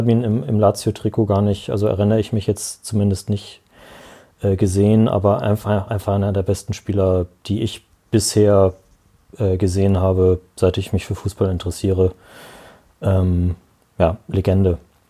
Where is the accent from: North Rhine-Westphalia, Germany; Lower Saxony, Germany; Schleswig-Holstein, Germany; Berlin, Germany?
Schleswig-Holstein, Germany; Henstedt-Ulzburg; ich bin in der Gemeinde Hennstedt-Ulzburg zur Schule gegangen. Das ist ein bisschen nördlich von Hamburg.